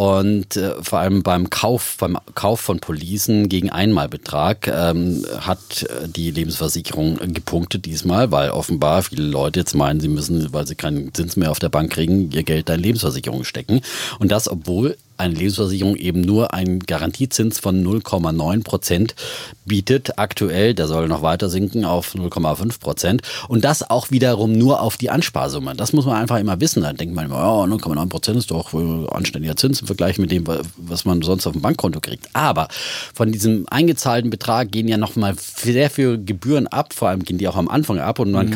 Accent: Bavaria, Germany; Und ich komme ja aus Bayern

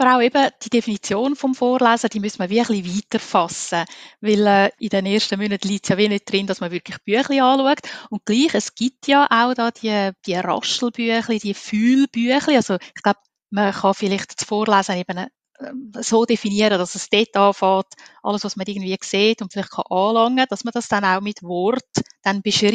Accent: Italy; weil ich bin ja zweisprachig, ich bin selber Italienerin, habe mit den Kindern Italienisch geredet und später dann aber auch natürlich Deutsch.

